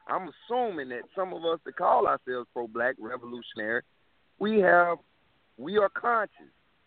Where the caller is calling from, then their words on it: South Carolina, United States; I'm calling from South Carolina.